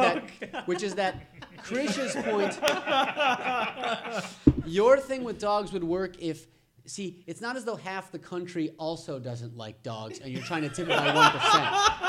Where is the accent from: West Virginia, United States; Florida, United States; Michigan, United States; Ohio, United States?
Michigan, United States; I come from Michigan. I should know these things.